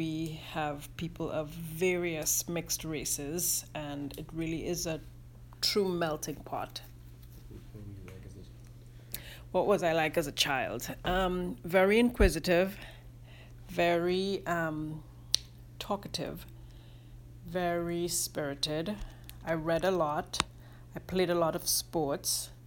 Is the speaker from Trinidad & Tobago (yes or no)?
yes; Trinidad, Trinidad & Tobago; now in United States; I grew up in Trinidad, which is an island in the Caribbean. It's the most southerly island of the Caribbean.